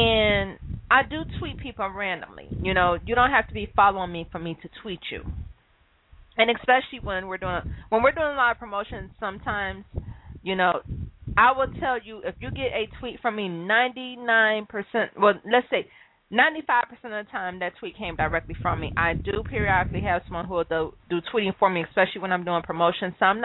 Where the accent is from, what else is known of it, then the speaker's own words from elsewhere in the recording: Detroit, Michigan, United States; first of all, I'm from Detroit.